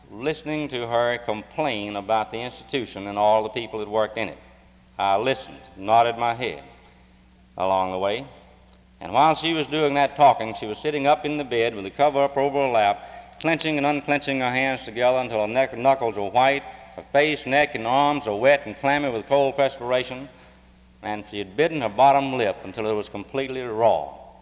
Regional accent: North Carolina, United States; When I grew up here in Person County on a farm

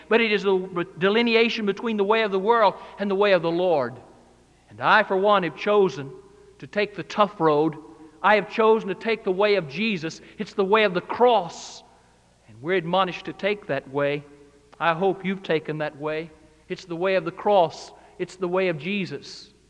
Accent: Greensboro, North Carolina, United States; this is my home state. I grew up in Greensboro. I was born in Robbins.

